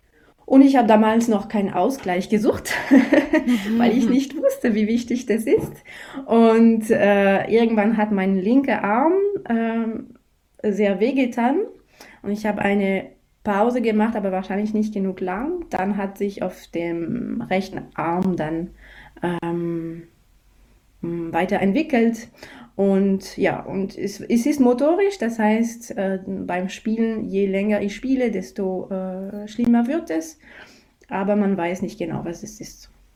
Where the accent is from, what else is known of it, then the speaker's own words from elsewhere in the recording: France; German is a second language; also born or lived in Germany; now in Bregenz, Austria; Ich komme aus Frankreich, das hört man sicher schon. Ich habe in Deutschland studiert und jetzt lebe ich eben in Bregenz.